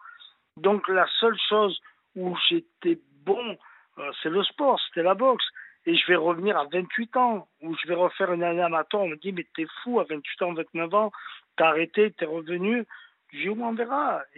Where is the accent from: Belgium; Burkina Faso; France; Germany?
France; Bordeaux, Nouvelle-Aquitaine; moved away as an adult; now in Paris, France; J'avais quitté Bordeaux, vu que j'étais de Bordeaux.